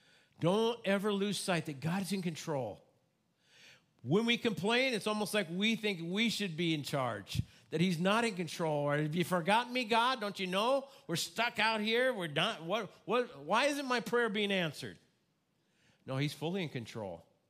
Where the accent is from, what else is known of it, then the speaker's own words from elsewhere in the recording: Midwest, United States; You know, growing up in the Midwest and also being involved in agriculture